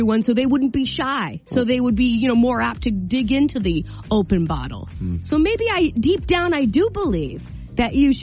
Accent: Hampton, New Hampshire, United States; I'm from Hampton, and I can't beat Rob from Haverhill.

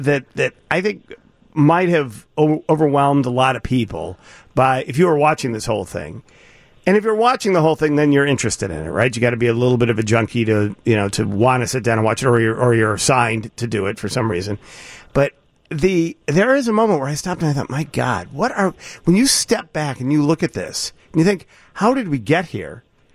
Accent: United States; Well, I think it's hard also as an American because you know what's at stake here.

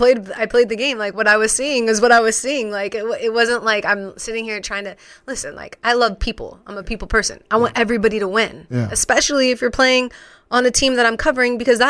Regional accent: California, United States; given I'm from Southern California.

